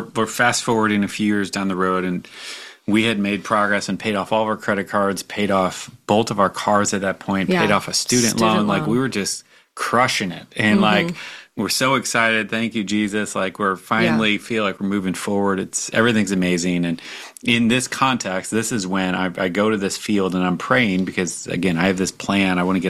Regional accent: United States; I was on mission and I'm an American and I want it faster, you know?

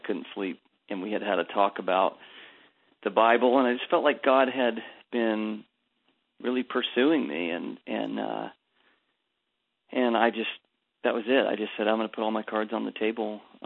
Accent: Homer, Alaska, United States; You know, I grew up in Alaska in a little town, fishing town called Homer, Alaska.

